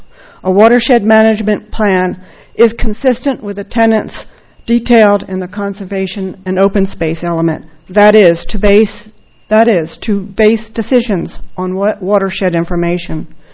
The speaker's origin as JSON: {"language": "English", "town": "Templeton", "region": "California", "country": "United States", "said": "from Templeton."}